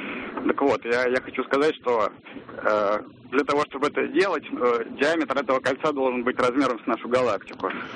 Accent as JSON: {"language": "Russian", "region": "Moscow", "country": "Russia", "said": "я из Москвы."}